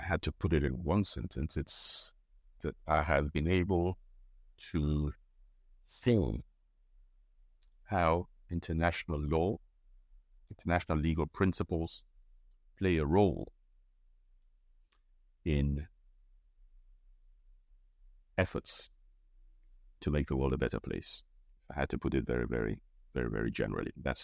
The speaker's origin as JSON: {"language": "English", "country": "Nigeria", "tie": "born or raised there", "said": "I'm Nigerian, was born in Nigeria, grew up there, went to school there."}